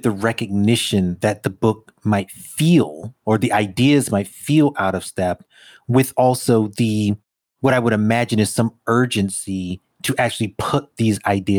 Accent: Brooklyn, New York, United States; I grew up in New York, you know, Brooklyn and the land of concrete and glass and tall buildings and all the rest of those things.

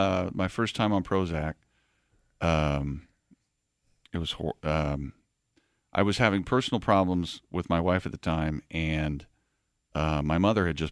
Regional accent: Ohio, United States; Well, I'm from Ohio.

